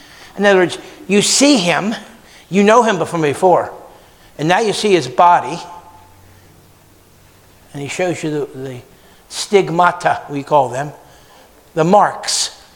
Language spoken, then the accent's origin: English; Pennsauken, New Jersey, United States; on River Road in Camden and then Pensauken, New Jersey, my hometown, many times.